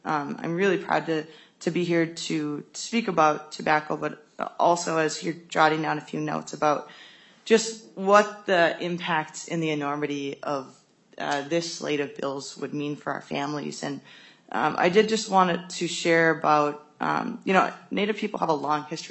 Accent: Grand Portage, Minnesota, United States; now in Duluth, United States; I am Eagle Clan. I'm from the Grand Portage and Fond du Lac reservations, but I live in Duluth.

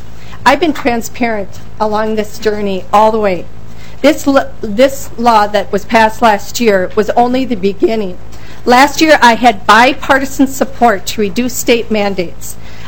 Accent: Willmar, Minnesota, United States; greetings from your relatives in Wilmer, Minnesota. They send hello and wish you well. So, I am from Wilmer. I am a Wilmer Public School teacher of 30 years.

